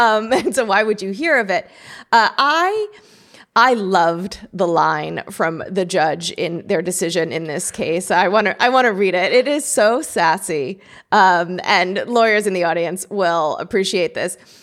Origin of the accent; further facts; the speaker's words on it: Texas, United States; Texas is not overseas. I grew up in Texas.